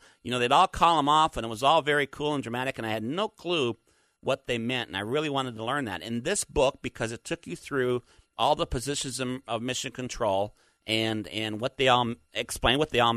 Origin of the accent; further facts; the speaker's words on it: Minnesota, United States; When I was growing up in Minnesota, I read every space-related book in the library of Ron Elementary School.